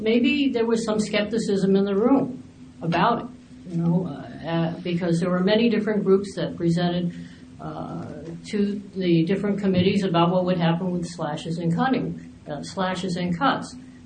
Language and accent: English; San Francisco, California, United States; You know, I come from San Francisco.